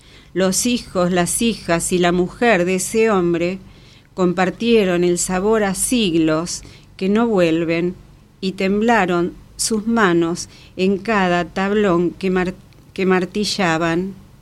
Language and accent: Spanish; Carcarañá, Santa Fe, Argentina; De niña, en Carcarañá